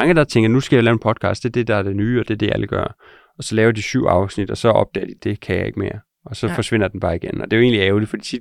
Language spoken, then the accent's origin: Danish; Herning, Central Denmark Region, Denmark; Ja, jeg er fra Herning.